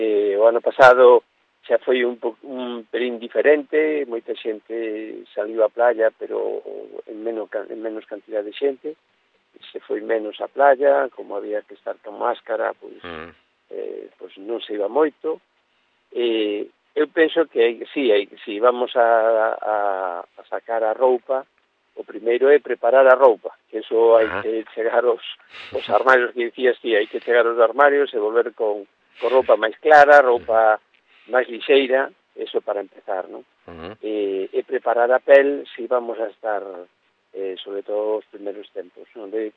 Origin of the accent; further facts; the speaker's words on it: Galicia, Spain; pero como bon galego, eu penso que hasta o 40 de maio non te saques o sallo.